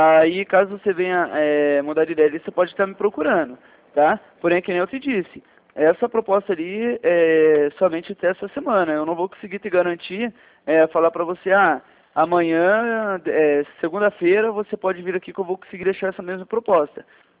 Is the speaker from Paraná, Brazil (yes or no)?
yes; Curitiba, Paraná, Brazil; Eu sou daqui de Curitiba.